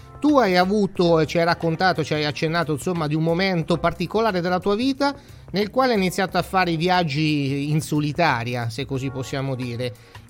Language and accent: Italian; Ancona, Marche, Italy; Da anconetana poi come me sei particolarmente legata all'elemento proprio mare